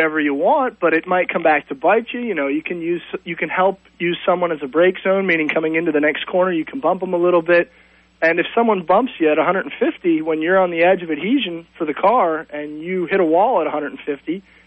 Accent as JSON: {"language": "English", "town": "Philadelphia", "region": "Pennsylvania", "country": "United States", "lives_now": "California, United States", "said": "Actually, I'm originally from Philadelphia, but now I."}